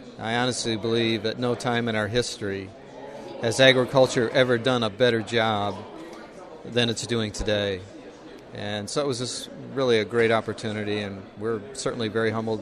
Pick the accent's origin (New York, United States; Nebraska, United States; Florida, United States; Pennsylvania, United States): New York, United States; Schoharie; Well, we're vegetable growers from Schoharie, New York. It's a family farm. We farm about 200 acres up there in the Schoharie Valley.